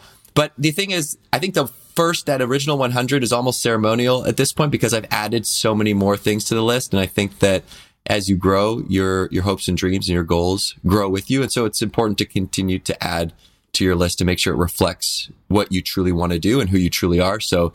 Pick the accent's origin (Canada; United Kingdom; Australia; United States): Canada; Victoria, British Columbia; growing up in Victoria, BC, which is an island in Canada